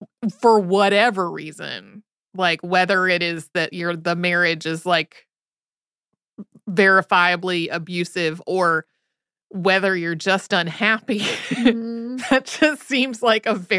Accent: North Carolina, United States; But as I remember it, growing up in North Carolina, I remember hearing about people having to have like a 1-year trial separation before their divorce could be finalized

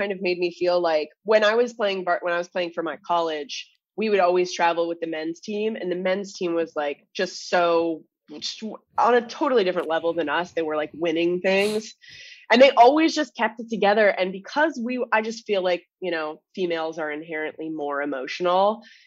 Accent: Orono, Ontario, Canada; I am from this very, very small town, like 2.5 hours outside of Toronto. Mm-hmm. I grew up on 46 acres of land.

